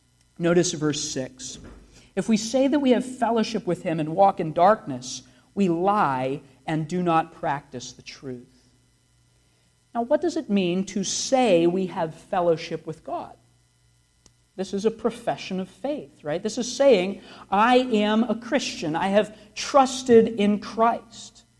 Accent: Pittsburgh, Pennsylvania, United States; Now, I'm from Pittsburgh. I do need to learn English better.

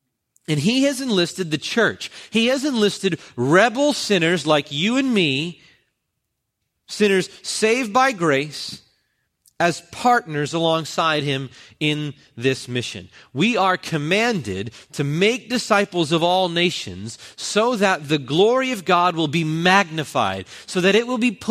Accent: New Jersey, United States; in the church that I grew up in Central New Jersey

